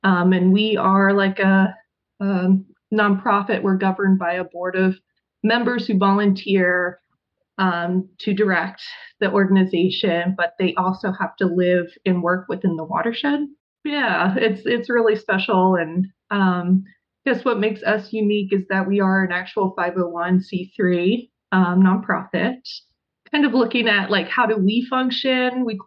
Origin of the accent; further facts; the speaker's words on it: Virginia, United States; moved away as an adult; also born or lived in Colorado; now in Salem, United States; I moved to Salem, Oregon in 2016 from Colorado, but I'm originally from Virginia, came out west about 15 years ago.